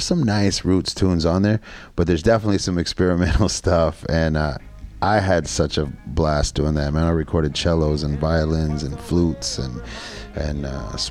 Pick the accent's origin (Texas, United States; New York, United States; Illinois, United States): Texas, United States; Austin; So growing up in South Texas, so I was born in Austin, and at one point my mom remarried.